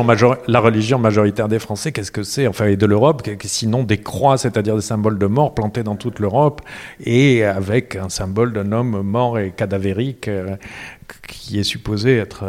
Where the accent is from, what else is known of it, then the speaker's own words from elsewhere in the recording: south of France, France; moi je venais du Midi où c'était de l'art roman pur, simple, sans chichi